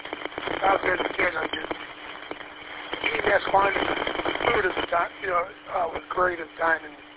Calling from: Michigan, United States; I'm like, Northern Oakland County, so do you know where Cook's Dairy is?

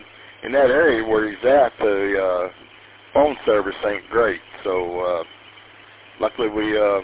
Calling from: Lewiston, Michigan, United States; we're located in Lewiston

